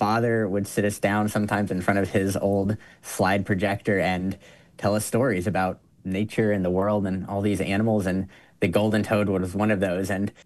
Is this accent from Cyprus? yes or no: no; Southeast, United States; We grew up in the Blue Ridge Mountains of the Southeast